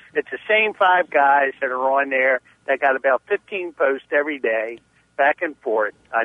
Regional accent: Chestertown, Maryland, United States; Boy, I blew that one. I'm from Chestertown.

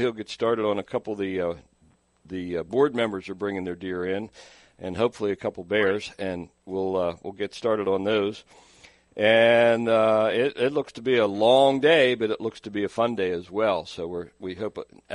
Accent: United States; I mean, I grew up in Somerset County, right across the line.

